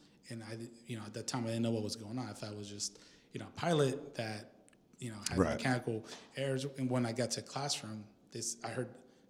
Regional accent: Sonoma, California, United States; now in Napa, United States; No, I grew up in Sonoma

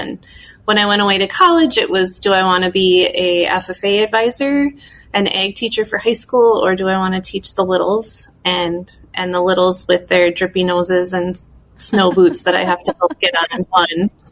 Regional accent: Lake City, Minnesota, United States; I am from Lake City, Minnesota, and I teach kindergarten here in the classroom.

